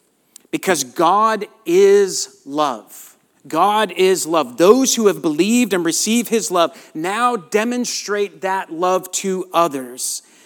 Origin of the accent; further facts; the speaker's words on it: Southern United States, United States; accent: Southern; would start laughing because they said they loved my Southern accent. And that they could not understand me because of my Southern twang.